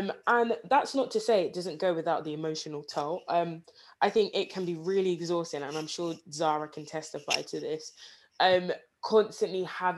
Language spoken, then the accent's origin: English; Nigeria; So as I mentioned earlier, I'm Nigerian. Both my parents are Nigerian.